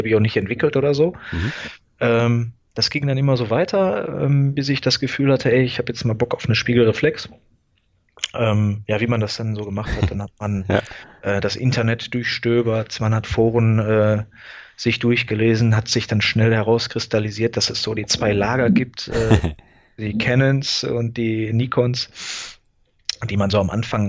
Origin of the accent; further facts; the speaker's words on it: Gelsenkirchen, North Rhine-Westphalia, Germany; wie du ja schon gesagt hast. Ich komme aus dem Ruhrpott in Deutschland, aus Gelsenkirchen. Ich bin 38 Jahre jung